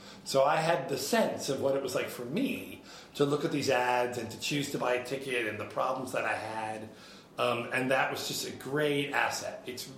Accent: Hyde Park, New York, United States; I grew up in Hyde Park, Rhinebeck area, and took the train down.

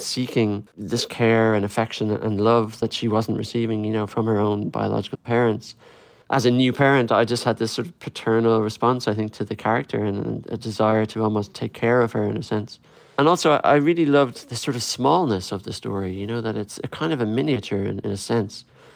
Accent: Dublin, Leinster, Ireland; I was raised bilingually in Dublin City. And my father's never actually spoken English to me. He just always has spoken Irish. I'm now raising my own children through the Irish language in Dublin City.

